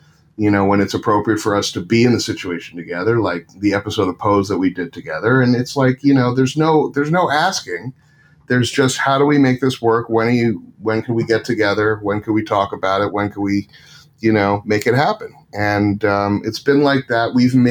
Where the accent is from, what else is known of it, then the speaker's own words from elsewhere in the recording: New York, United States; I grew up in Westchester County, and Jewish